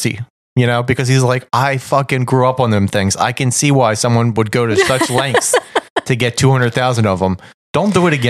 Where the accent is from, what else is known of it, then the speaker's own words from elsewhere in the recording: United States; If I'm super super craving the sugar, which I am because I'm American